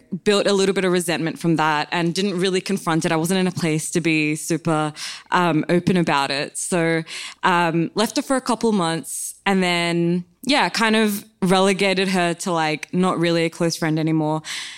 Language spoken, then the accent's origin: English; Sydney, New South Wales, Australia; From Sydney.